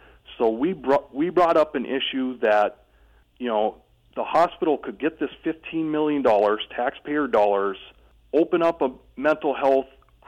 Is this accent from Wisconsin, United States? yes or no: yes; Superior, Wisconsin, United States; I serve my hometown on the Superior City Council, and I'm honored to serve our region in the Wisconsin State Assembly.